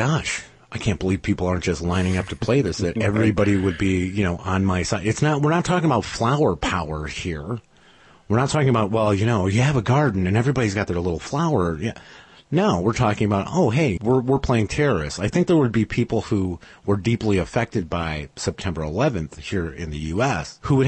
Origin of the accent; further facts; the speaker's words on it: United States; Being an American, I don't believe I would probably look to play the game.